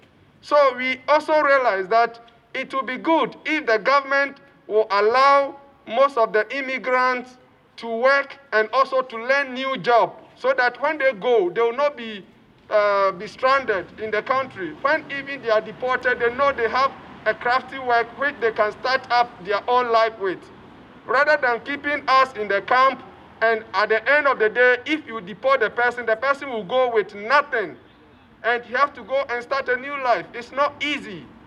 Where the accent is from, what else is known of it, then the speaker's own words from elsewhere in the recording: Ghana; now in Germany; I know I'm from Ghana, and I also have a lot of things to say.